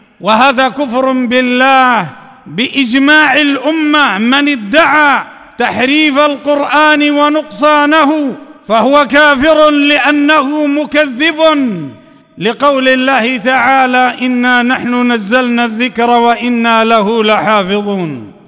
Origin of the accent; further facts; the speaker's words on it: Libya; في بلادنا ليبيا